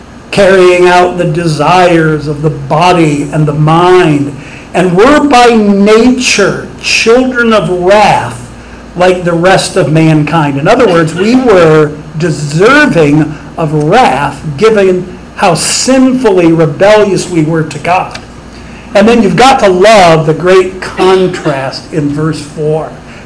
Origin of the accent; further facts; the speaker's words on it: Bath, Ohio, United States; he committed his first murder about 2 miles from where I grew up in Bath, Ohio.